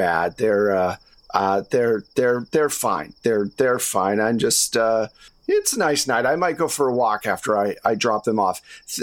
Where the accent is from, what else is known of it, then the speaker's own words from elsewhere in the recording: New Zealand; No. I'm visiting. I'm from New Zealand.